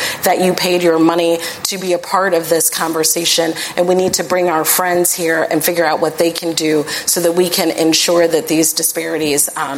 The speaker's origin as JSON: {"language": "English", "town": "Chicago", "region": "Illinois", "country": "United States", "said": "I am from South Shore. I am a Black woman. I am from the South Side."}